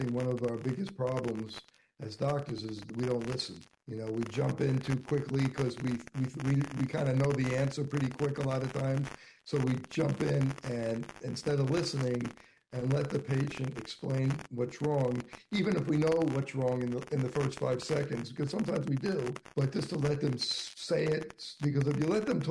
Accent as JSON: {"language": "English", "country": "United States", "tie": "born or raised there", "said": "certainly when I was growing up in the United States, you know, men weren't supposed to show their feelings as much."}